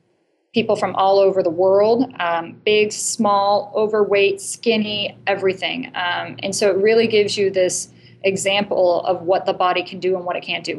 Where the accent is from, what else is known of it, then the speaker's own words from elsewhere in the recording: Michigan, United States; I grew up in Michigan, a friend had gone to Berkeley.